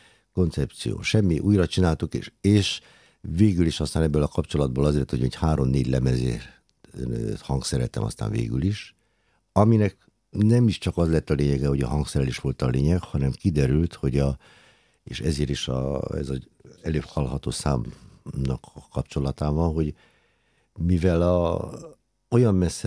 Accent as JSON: {"language": "Hungarian", "country": "Gabon", "said": "Gabonból származom"}